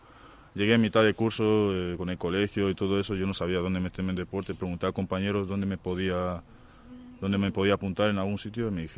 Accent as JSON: {"language": "Spanish", "town": "Madrid", "region": "Community of Madrid", "country": "Spain", "tie": "born or raised there", "said": "Yo soy de Madrid, madrileño."}